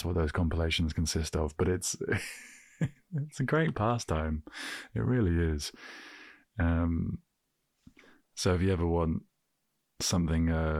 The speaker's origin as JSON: {"language": "English", "country": "United Kingdom", "said": "I'm British"}